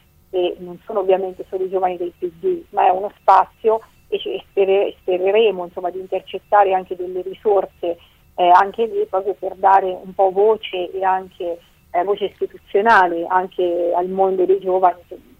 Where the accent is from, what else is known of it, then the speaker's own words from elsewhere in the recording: Umbria, Italy; vengo dal Trasimeno, però mi sento un po' la responsabilità dell'Umbria. Io sono un consigliere regionale dell'Umbria.